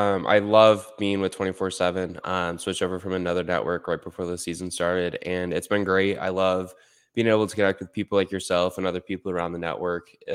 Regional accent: Midwest, United States; Oh, dude, no, I grew up in the Midwest. Like, I grew up in the Midwest watching the Big Ten.

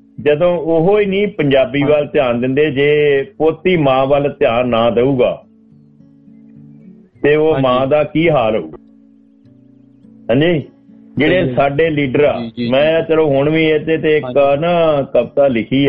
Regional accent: Punjab, India; moved away as an adult; ਮੈਂ ਪੰਜਾਬ ਤੋਂ ਬਿਲੋਂਗ ਕਰਦਾ ਜੀ, ਡਿਸਟ੍ਰਿਕਟ ਸ੍ਰੀ ਫਤਿਹਗੜ੍ਹ ਸਾਹਿਬ।

